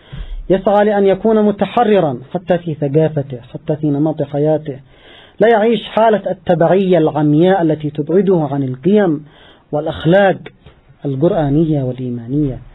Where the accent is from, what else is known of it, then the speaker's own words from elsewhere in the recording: Yemen; أما عندنا في اليمن فما قبل ثورة 21 من سبتمبر كان هناك وصايا خارجية